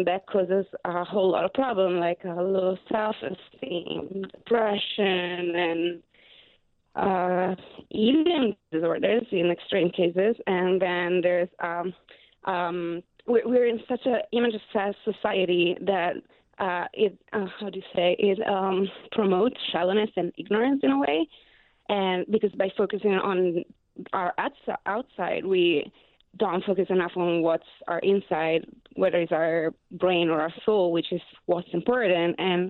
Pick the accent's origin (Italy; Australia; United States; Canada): Italy; English is a second language; moved away as an adult; started with Italy, which is my home country. And I used to live in New York, though. I just left New York a few weeks ago to be on the road full time for this project.